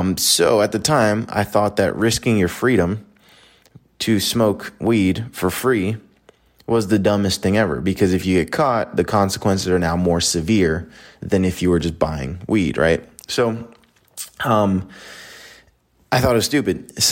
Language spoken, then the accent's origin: English; Allentown, Pennsylvania, United States; So back where I grew up in Allentown, Pennsylvania, super like dirt poor neighborhood, everybody's pretty much in poverty.